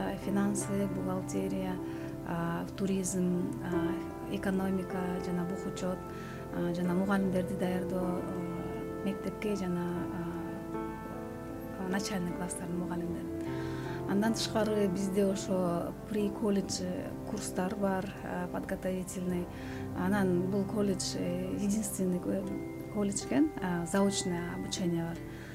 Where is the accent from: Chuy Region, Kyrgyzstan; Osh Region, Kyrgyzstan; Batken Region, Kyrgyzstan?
Chuy Region, Kyrgyzstan; Tokmok; born there; мен Токмок шаарында карапайым үй бүлөдө туулганмын.